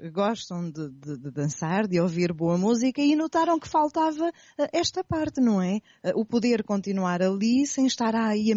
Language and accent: Portuguese; Portugal; Somos portugueses.